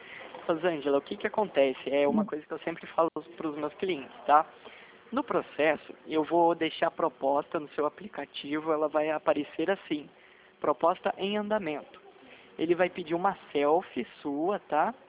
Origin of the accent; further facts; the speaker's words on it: São Paulo, Brazil; sou do estado de São Paulo, aqui é SSP.